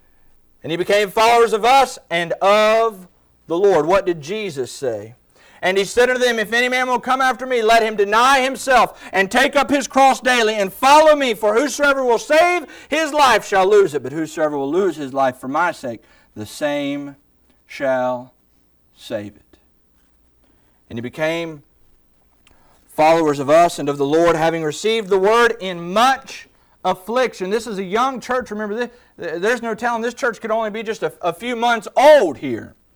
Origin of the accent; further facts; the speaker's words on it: United States; When I was a boy growing up on Hurricane Creek, there was a man my dad was friends with.